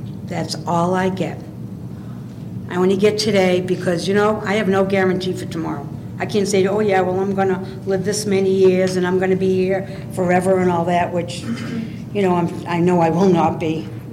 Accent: Boulder, Colorado, United States; I'm a compulsive reader, and I'm from Colorado, Boulder, Colorado.

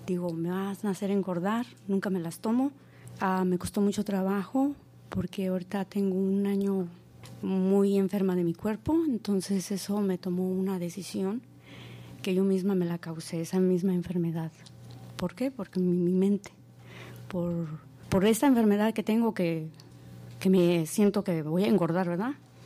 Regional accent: Phoenix, Arizona, United States; comedora compulsiva, soy de Phoenix.

